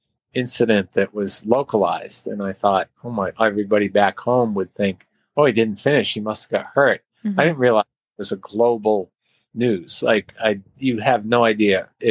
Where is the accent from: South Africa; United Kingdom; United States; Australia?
United Kingdom; Derry, Northern Ireland; because I'm from Derry in Londonderry